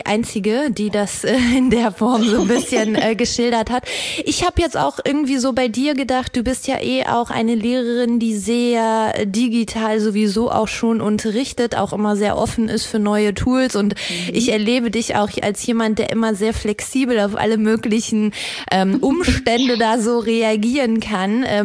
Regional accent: North Rhine-Westphalia, Germany; Meine Heimat, es ist wirklich wunderschön.

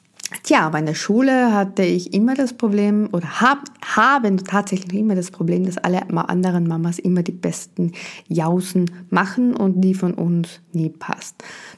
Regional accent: Austria; So heißt es hier bei uns in Österreich oder im Süden.

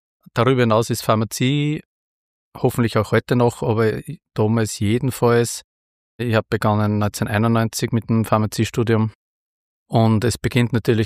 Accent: Salzburg, Austria; now in Upper Austria; Ich bin aufgewachsen, ganz klassisch am Land, 15 Kilometer von Salzburg entfernt, auf 770 Meter Seehöhe.

